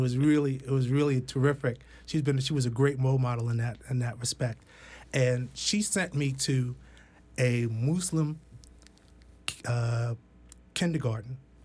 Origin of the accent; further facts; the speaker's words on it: New York City, New York, United States; Well, I grew up in the South Bronx